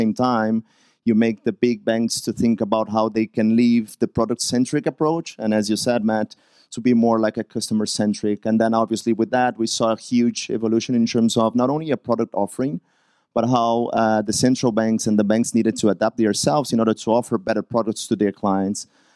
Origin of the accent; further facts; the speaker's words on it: Brazil; I'm from Brazil